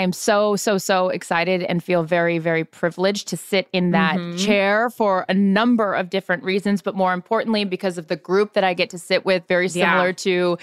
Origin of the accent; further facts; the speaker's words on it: Seattle, Washington, United States; who of course I have loved forever growing up in Seattle